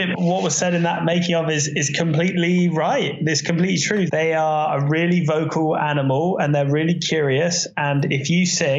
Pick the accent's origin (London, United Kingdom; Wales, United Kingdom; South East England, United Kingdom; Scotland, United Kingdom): South East England, United Kingdom; Reading; When I was in my early teens, I grew up near Reading, and I started to really get into the wildlife that was near to me.